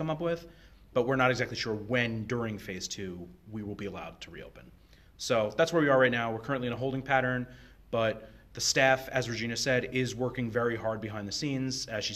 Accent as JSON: {"language": "English", "region": "New York", "country": "United States", "said": "I'm originally from New York, so a lot of my experience comes from that area."}